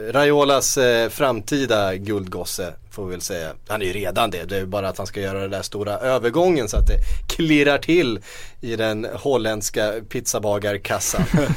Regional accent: Västervik, Kalmar County, Sweden; Ja, Han är weak, som vi säger hemma i Västervik.

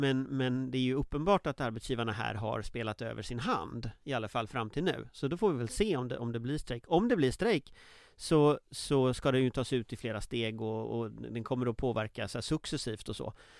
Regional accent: Gothenburg, Västra Götaland County, Sweden; när jag växte upp i Göteborg

